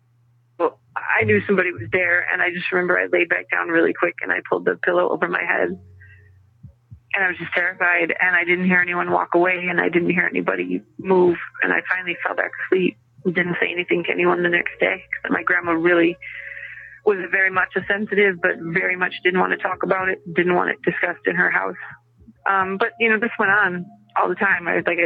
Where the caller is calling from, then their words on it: Madison, Wisconsin, United States; I'm calling from Madison, Wisconsin.